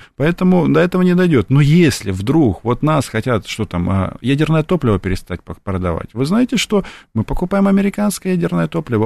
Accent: Kyiv, Ukraine; first language ru; я русскоязычный из Киева

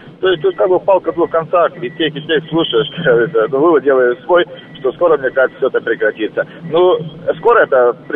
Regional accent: Ukraine; Вот я родом с Украины.

